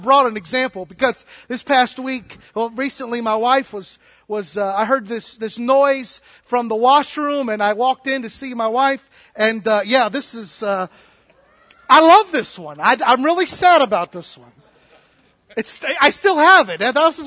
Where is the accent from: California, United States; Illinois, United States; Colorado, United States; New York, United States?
Illinois, United States; We come from Illinois, and we don't want to talk about football at all, but we're glad to be with you.